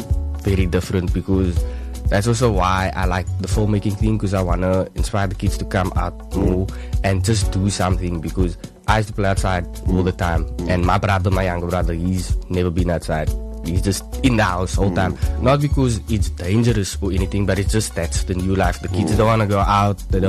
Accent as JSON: {"language": "English", "town": "Paarl", "region": "Western Cape", "country": "South Africa", "tie": "born or raised there", "said": "I was bored here in the Paul Hospital, and I lived in Amsloof most of my life."}